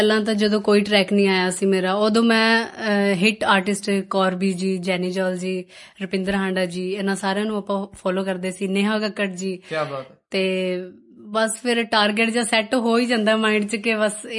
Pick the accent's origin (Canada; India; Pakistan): India; Anandpur Sahib, Punjab; ਮੈਂ ਬੇਸਿਕਲੀ ਅਨੰਦਪੁਰ ਸਾਹਿਬ, ਸ੍ਰੀ ਅਨੰਦਪੁਰ ਸਾਹਿਬ ਤੋਂ ਬਿਲੋਂਗ ਕਰਦੀ ਹਾਂ, ਗੁਰੂਆਂ ਦੀ ਧਰਤੀ ਤੋਂ